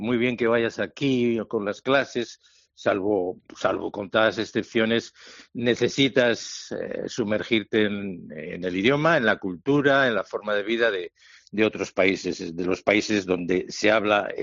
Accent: Bilbao, Basque Country, Spain; y en Step, en Bilbao, en mi pueblo, pues llevamos desde el año 92, que ya son 32 veranos haciendo los programas en el extranjero y el campamento en España.

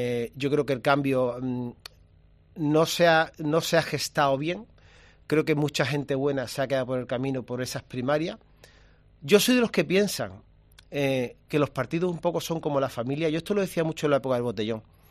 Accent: Andalusia, Spain; hacernos reflexionar a los andaluces, vamos a cambiar.

